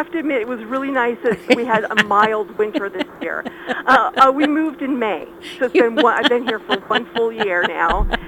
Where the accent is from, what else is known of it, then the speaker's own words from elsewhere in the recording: California, United States; We were getting kind of tired of California. I mean, I'm originally from California.